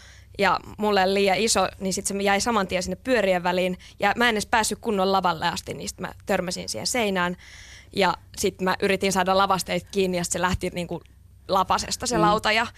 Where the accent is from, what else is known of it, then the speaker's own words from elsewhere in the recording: Helsinki, Uusimaa, Finland; olen 31-vuotias näyttelijätär ja olen kotoisin Helsingistä.